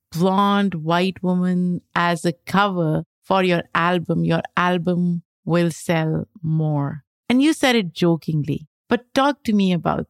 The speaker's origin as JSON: {"language": "English", "country": "Pakistan", "tie": "born or raised there", "said": "When I was growing up in Pakistan, we were told that if you drink milk, you'll get lighter skin."}